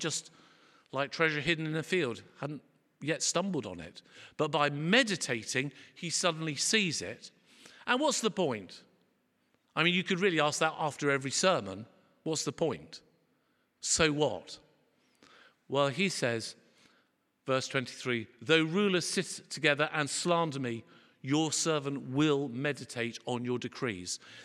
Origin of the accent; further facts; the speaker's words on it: Guernsey; so I was brought up in Guernsey